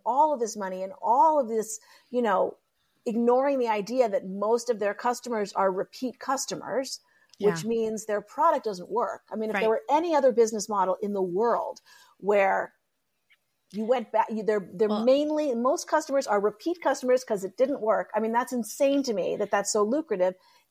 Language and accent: English; Pittsburgh, Pennsylvania, United States; now in Los Angeles, United States; I grew up in Pittsburgh, East Coast.